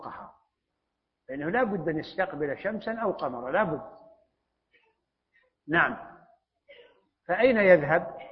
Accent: Saudi Arabia; فشرق البلد، شرق بلادنا السعودية

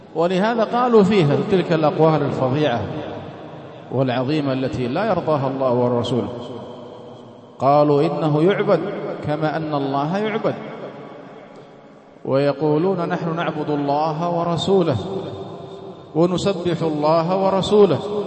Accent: Aden, Yemen; اللي هي موجودة عندنا في عدن، طوائف الشاذلية موجودة عندنا في عدن

